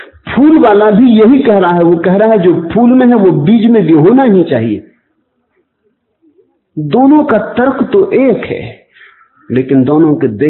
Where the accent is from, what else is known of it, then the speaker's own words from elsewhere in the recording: Kuchwada, Madhya Pradesh, India; born there; दोनों गाडरवाड़ा के आसपास पैदा हुए, उनका जन्म चीचली में हुआ, मेरा जन्म कुछवाड़े में हुआ